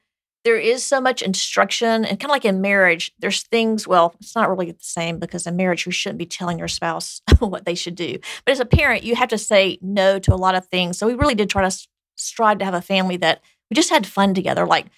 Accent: Georgia, United States; So growing up in the South, my mom would make pimento cheese.

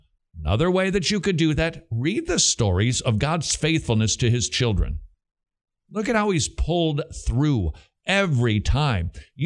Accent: the South, United States; Your French mockery accent was better than mine as a Southerner.

